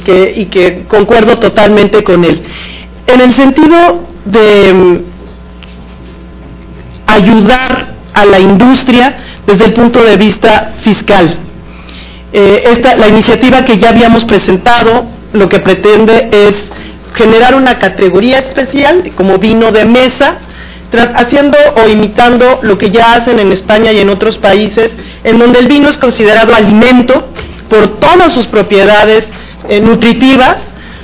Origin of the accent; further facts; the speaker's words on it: Mexico; tenemos como mexicanas, como mexicanos, pocos asideros de identidad nacional.